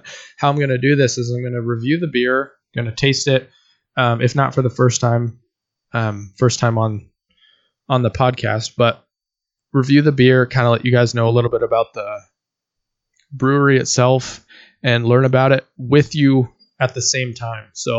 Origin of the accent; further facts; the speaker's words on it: Oregon, United States; I know about them simply because I'm from Oregon, as you can see